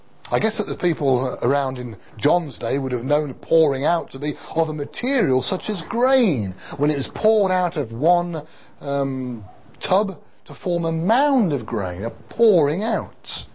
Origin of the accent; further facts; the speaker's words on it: United Kingdom; And however conservative and reserved we may be as individuals and even as a British people, we're not to be afraid of emptying our hearts before God.